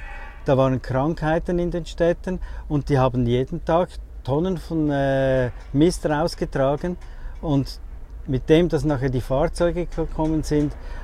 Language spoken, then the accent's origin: German; Zurich, Switzerland; Ich komme aus Zürich, in der Schweiz.